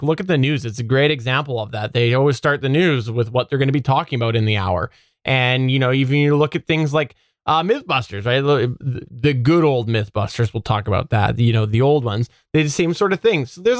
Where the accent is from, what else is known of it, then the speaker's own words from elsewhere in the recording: Canada; I'm Canadian, by the way.